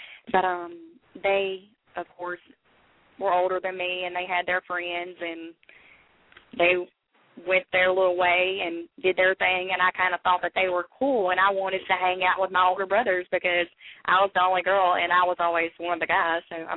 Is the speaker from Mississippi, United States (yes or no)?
yes; Corinth, Mississippi, United States; I grew up in Corinth, Mississippi.